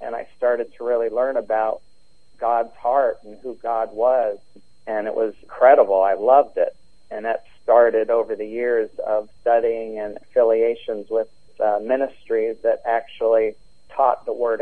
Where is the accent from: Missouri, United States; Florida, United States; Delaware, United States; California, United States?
Florida, United States; Orlando; also born or lived in Pennsylvania; Well, I grew up in Orlando down here. My parents moved down here when I was young, so I've been down in Florida most of my life. Originally from Pennsylvania